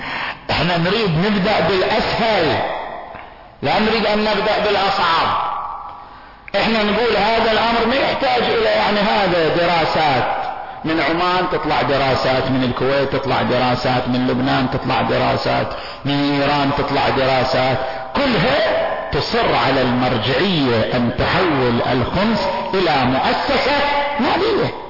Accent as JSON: {"language": "Arabic", "town": "Qatif", "region": "Eastern Province", "country": "Saudi Arabia", "said": "الآن إحنا عندنا في القطيف بدأت التجربة"}